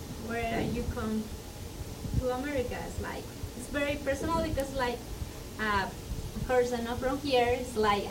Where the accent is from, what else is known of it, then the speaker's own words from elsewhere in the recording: Mexico; now in United States; Yeah, because I'm not from here. I'm from Mexico.